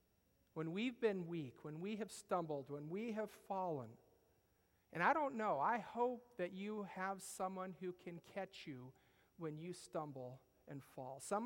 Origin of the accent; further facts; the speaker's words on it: Washington, United States; I grew up out in Washington State, and in the mountains of the Cascades, we used to do a lot of hiking and camping in the high mountains